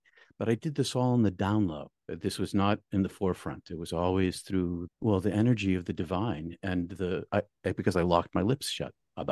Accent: New England, United States; and I'm from New England, so, and Henry David Thoreau and Ralph Waldo Emerson and Emily Dickinson, they're all like in my neighborhood.

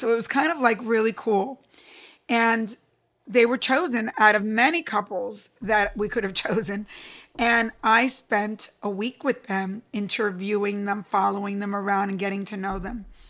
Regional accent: Cuba; now in United States; people taught me how I could be Cuban, proud of being Cuban, never selling out my Latino-ness, and yet being fully American

